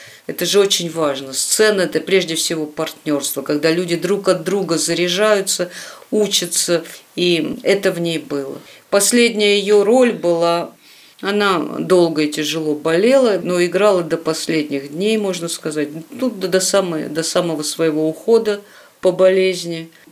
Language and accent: Russian; Vorkuta, Komi Republic, Russia; в Воркуте не было церкви. Почему я с такой радостью говорю о том, что это уже не первая церковь, вот построили еще одну новую церковь. Она, когда я там росла, не было церкви